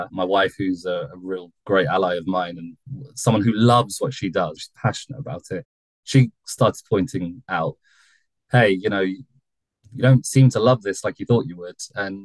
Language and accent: English; United Kingdom; I'm from the UK, as you'll probably tell from my accent.